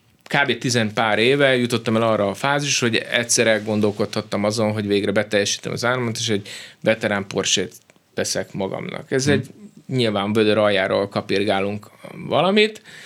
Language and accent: Hungarian; Budaörs, Pest, Hungary; A Budaörsön nőttem föl.